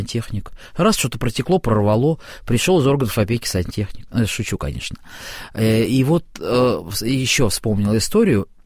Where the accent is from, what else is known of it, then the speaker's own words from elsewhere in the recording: Ryazan, Ryazan Oblast, Russia; В Рязани, опять же, откуда я родом.